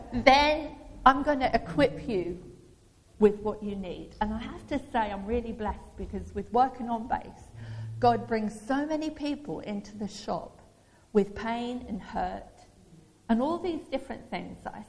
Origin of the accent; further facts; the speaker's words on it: East of England, United Kingdom; because we're Suffolk people. Amen? And Robert and Steph, we're from Suffolk.